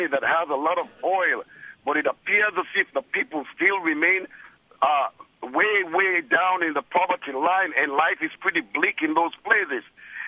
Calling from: Oakland, California, United States; Yes, I'm calling from Oakland, California.

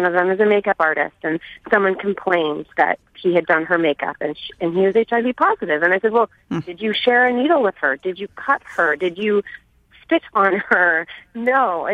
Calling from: California, United States; First, I grew up in California and I have type 1 diabetes

